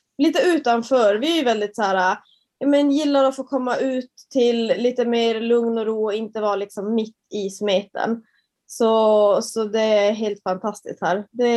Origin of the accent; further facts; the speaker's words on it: Norrland, Sweden; Jag är en tjej från Norrland som älskar träning.